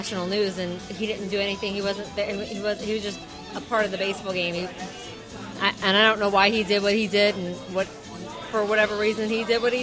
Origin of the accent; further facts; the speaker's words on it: St. John, Missouri, United States; I grew up right by the airport in St. John's.